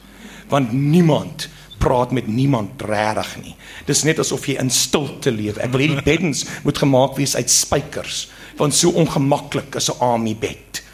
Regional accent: Eastern Cape, South Africa; ek kom van die Ooskaap, waar ek groot geword

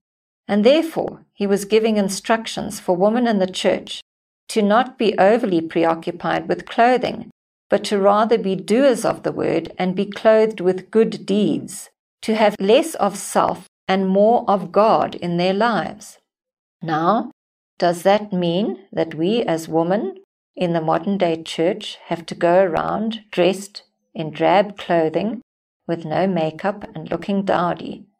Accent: Mutare, Zimbabwe; When I was a teenager, I belonged to a small family church in my hometown in Matari, Zimbabwe.

